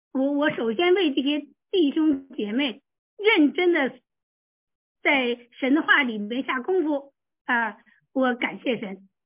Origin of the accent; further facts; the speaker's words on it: Yunnan, China; 好啊，我是云南的。